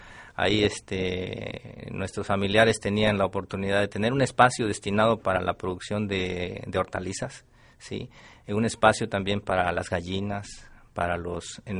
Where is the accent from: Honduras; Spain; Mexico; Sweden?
Mexico; Plan de Ayala, Chiapas; yo soy originario de un ejido que se llama Plan de Ayala. Es municipio de acá de Tuxtla Gutiérrez. Está rumbo al municipio de Riozábal, en la orilla de la ciudad.